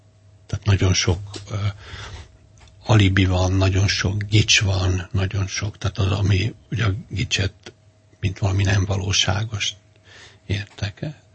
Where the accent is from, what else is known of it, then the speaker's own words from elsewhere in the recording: Hungary; maga is magyar, meg én is magyar vagyok.